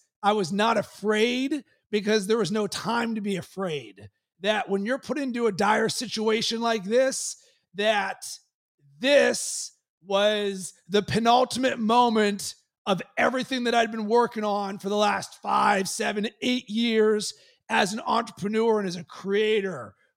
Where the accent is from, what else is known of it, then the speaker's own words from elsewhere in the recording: Pittsburgh, Pennsylvania, United States; And I'm from Pittsburgh and I'm a Steelers fan.